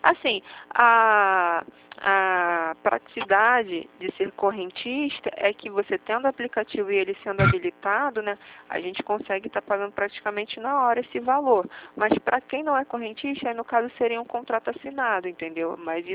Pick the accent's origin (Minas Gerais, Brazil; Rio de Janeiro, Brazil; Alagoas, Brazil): Rio de Janeiro, Brazil; Eu sou do Rio